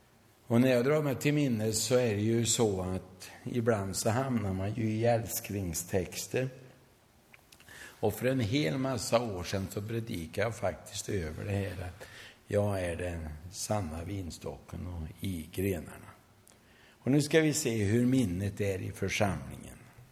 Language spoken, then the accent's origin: Swedish; Värmland, Sweden; Och jag är ju värmlänning.